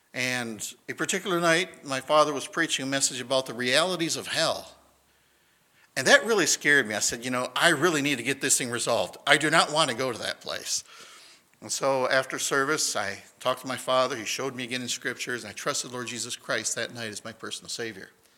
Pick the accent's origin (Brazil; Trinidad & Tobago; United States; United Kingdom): Brazil; When I was growing up in Brazil, I was the fifth of seven children.